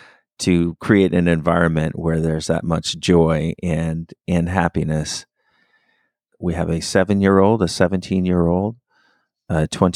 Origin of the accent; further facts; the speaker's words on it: Miami, Florida, United States; a big part of my growing up in Miami and of my childhood in general was my very difficult relationship with my father.